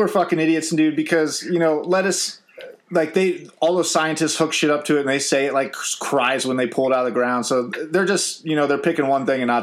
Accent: Ohio, United States; Now, I am from Ohio.

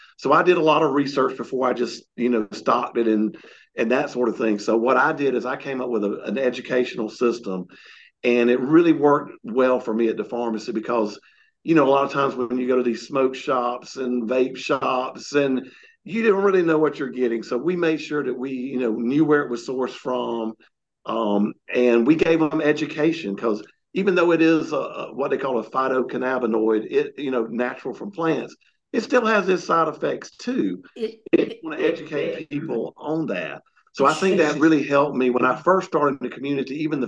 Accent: the South, United States; accent: Southern; I graduated from the University of South Carolina. You may can tell from my little Southern accent.

